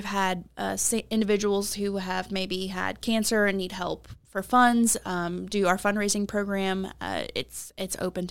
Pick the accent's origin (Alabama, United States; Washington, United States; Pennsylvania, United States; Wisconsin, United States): Alabama, United States; Huntsville; So I'm from Huntsville